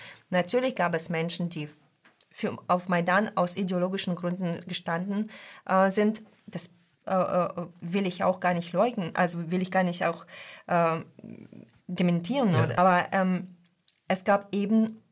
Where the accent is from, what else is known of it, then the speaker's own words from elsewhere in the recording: Donetsk, Donetsk Oblast, Ukraine; okay, ich komme aus Donetsk, natürlich berichte ich aus Donetsker Sichtweise